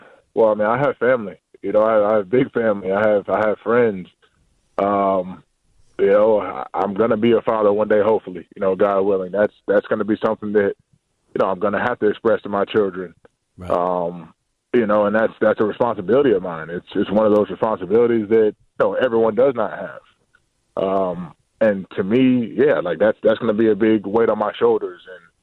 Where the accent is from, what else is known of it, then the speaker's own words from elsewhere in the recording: McDonough, Georgia, United States; Growing up in McDonough, Georgia, my dad is from Beaufort, South Carolina. My mom's from Queens, New York.